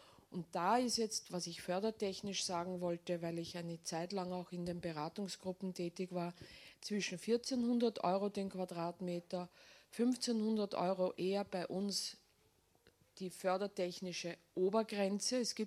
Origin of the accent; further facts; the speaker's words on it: Vienna, Austria; ich bin auch aus Wien, aber ich arbeite in München und in Wien.